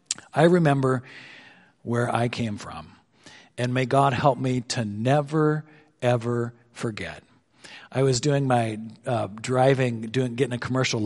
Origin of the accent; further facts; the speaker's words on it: Darby, Montana, United States; now in Helena, United States; I said, "Well, I live in Helena, but I'm from a little town called Darby."